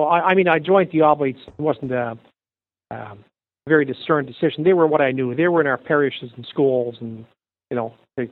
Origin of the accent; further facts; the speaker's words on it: Saskatchewan, Canada; also born or lived in Edmonton / Toronto / Rome; I'm from the Canadian prairies, actually originally born, raised in Saskatchewan, but lived most of my life, adult life, because I joined the missionary order first in Edmonton, then Toronto, and then I spent 6 years in Rome before I came here.